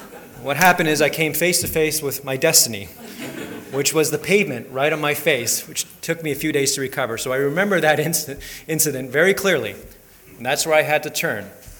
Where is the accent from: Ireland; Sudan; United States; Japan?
Japan; the childhood home I'm referring to is the home I grew up in Japan.